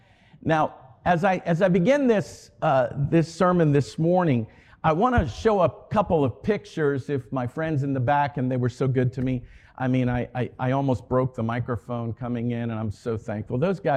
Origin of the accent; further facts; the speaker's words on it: Florida, United States; I grew up in South Florida, and I was playing out in the yard